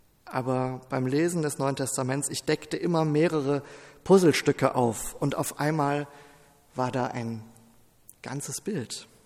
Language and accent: German; Rhineland, Germany; inzwischen 17 Jahre alt und wurde in den Jugendkreis einer freien evangelischen Gemeinde eingeladen. In meiner Heimatstadt, ich muss dazu sagen, eine Kleinstadt im Rheinland.